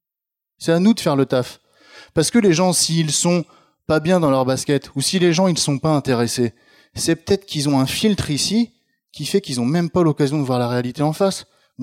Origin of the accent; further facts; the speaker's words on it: Normandy, France; un peu comme chez nous en Normandie